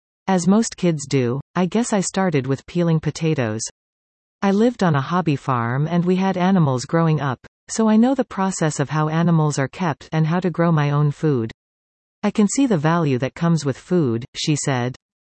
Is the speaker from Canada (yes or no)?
yes; Nova Scotia, Canada; I grew up in Nova Scotia, East meets East.